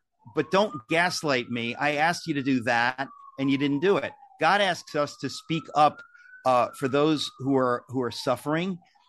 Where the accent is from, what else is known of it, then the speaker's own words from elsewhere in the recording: United States; that's just because I'm an American